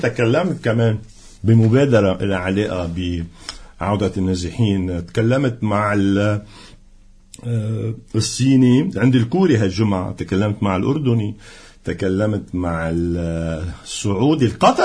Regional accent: Lebanon; كلبنانيين من أقصى الجنوب إلى أقصى الشمال

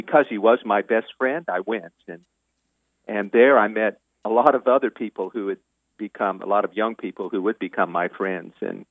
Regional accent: Denver, Colorado, United States; But I really enjoyed growing up in Denver. I had a good childhood there.

